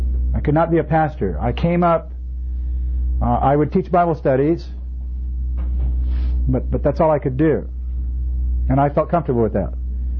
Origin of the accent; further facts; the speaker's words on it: Monterey, California, United States; I grew up in Monterey. It was a heavy fishing town at that time, and a lot of Italian folks